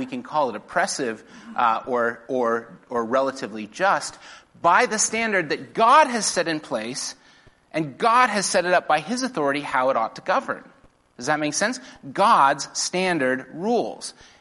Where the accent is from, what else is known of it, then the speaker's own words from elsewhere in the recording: New Zealand; speaking especially as a New Zealander.